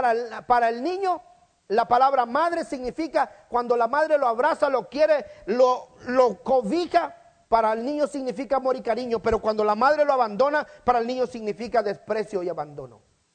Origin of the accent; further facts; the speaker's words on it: Mexico; hablo del mexicano porque es la raza que conozco, yo soy mexicano